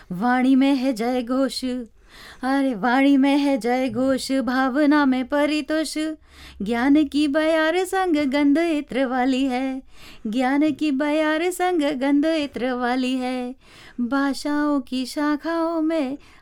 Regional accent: India; moved away; क्योंकि हम यहाँ जब भारत से आए थे तो हिंदी भाषा की आत्मा को अपने अंदर बसा के लाए थे

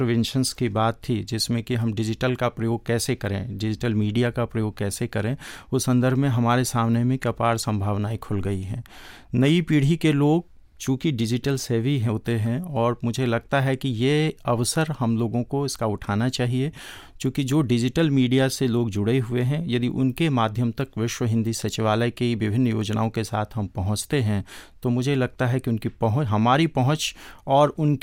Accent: India; वैसे मूलतः मैं भारत से आया हूँ

